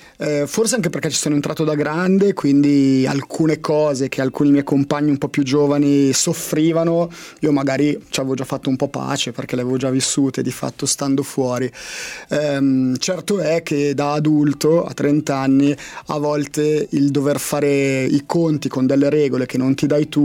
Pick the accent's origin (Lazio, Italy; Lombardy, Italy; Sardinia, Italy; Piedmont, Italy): Lombardy, Italy; Busto Arsizio; sono cresciuto in oratorio, sono di Bustarsizio e tutta la mia infanzia, ma anche giovinezza, l'ho fatta vivendo molto l'oratorio.